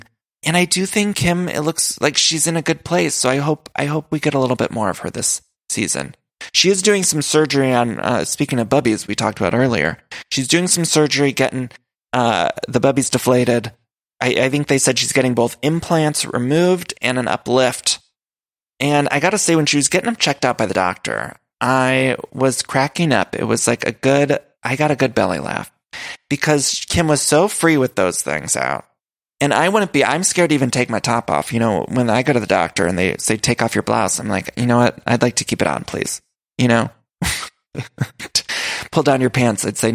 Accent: Ohio, United States; I'm from Ohio. Of course, my family's all there. I love my family in Ohio.

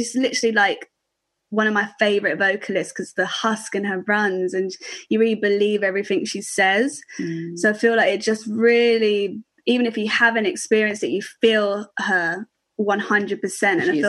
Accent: London, United Kingdom; I'm from London, like Lewisham. So like South London.

